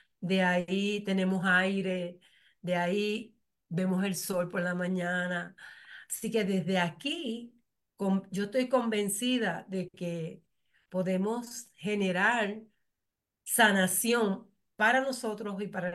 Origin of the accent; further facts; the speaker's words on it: Puerto Rico; me conecto con mi entorno, de dónde yo vengo, de dónde yo vengo, de mi papá y de mi mamá, de mi familia, de mí como puertorriqueña.